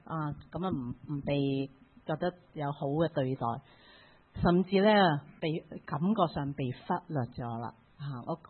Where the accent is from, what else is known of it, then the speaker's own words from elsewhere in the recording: Hong Kong; now in Canada; 譬如我在加拿大，我在香港過去加拿大的時候，有時候我會覺得都是香港好